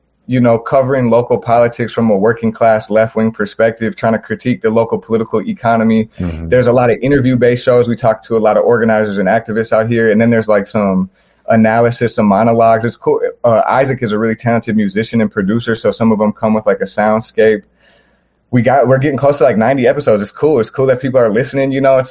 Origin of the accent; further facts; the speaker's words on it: Minneapolis, Minnesota, United States; I'm from Northeast Minneapolis originally